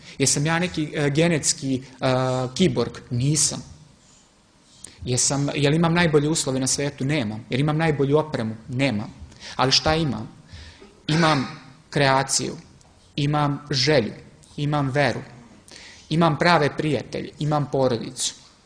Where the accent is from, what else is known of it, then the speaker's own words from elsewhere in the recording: Serbia; born there; Ja sam privilegovan što sam rođen u pravoj veri, pravoslavnoj, i što sam rođen u Srbiji.